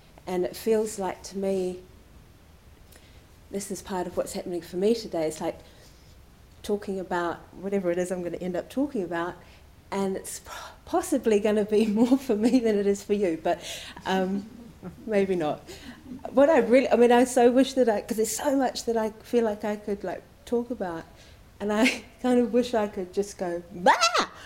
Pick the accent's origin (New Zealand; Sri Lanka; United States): New Zealand; So, I'm from New Zealand, so I'm aware that I have an accent